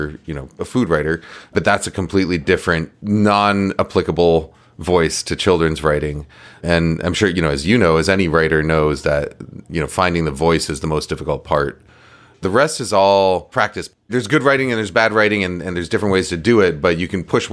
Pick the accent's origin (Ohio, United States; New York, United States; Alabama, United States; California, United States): New York, United States; also born or lived in Boston; So we grew up in New York. I was born in Boston, but we grew up in New York. I grew up in New York, where we had an apartment and on the 10th floor of the building